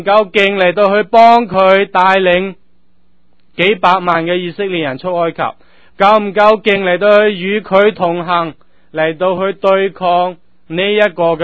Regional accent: China; 我们中国人有千千万万那么多的神，到底讲的哪一个？

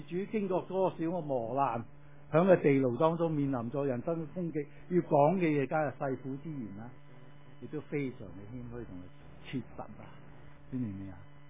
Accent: Hong Kong; also born or lived in Guangdong, China; 我喺廣東長大、香港長大啦

